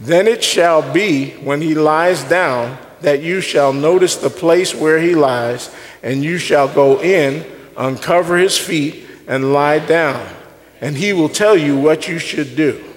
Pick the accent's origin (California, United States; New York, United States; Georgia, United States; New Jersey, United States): New York, United States; New York City; So many of you know I grew up on the East Coast in New York City